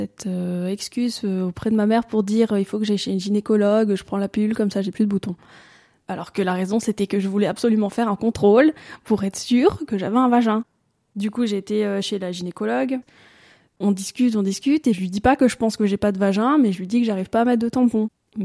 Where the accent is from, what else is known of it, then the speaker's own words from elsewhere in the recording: Valais, Switzerland; j'ai 26 ans, je suis d'origine du Valais.